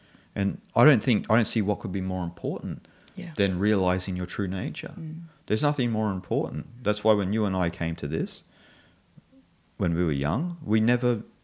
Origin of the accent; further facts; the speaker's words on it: Australia; because I come from Australia where everything is so meticulous.